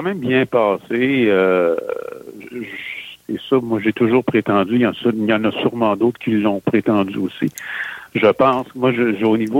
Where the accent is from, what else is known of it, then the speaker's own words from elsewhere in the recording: Quebec City, Quebec, Canada; born there; Ben, je suis né à Québec, plus précisément en 1962, ça ne rajeunit pas.